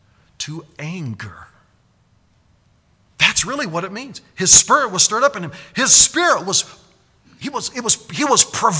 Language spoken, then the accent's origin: English; United States; and I'm a patriot, I'm an American, I'm proud to be so.